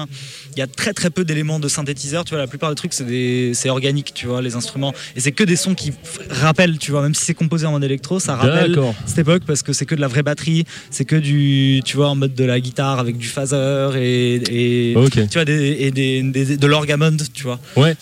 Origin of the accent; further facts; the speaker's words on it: Spain; moved away as an adult; now in France; moi, j'ai pas grandi en France. J'ai grandi en Espagne, parce que je suis franco-espagnol. Maman espagnole, papa français, on va dire. Et j'ai grandi en Espagne et je suis arrivé à 18 ans ici.